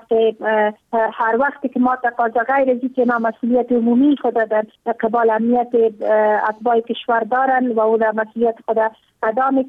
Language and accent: Persian; Afghanistan; ما افغان نیستیم، مهاجر آمدیم از کشور هند. درست ارتباطات مذهبی داریم ولی هیچگاه ما هندی نبودیم، ما افغان هستیم.